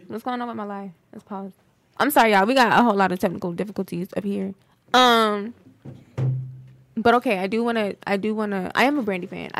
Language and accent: English; Queens, New York, United States; also born or lived in Brooklyn; now in Orlando, United States; I'm from New York.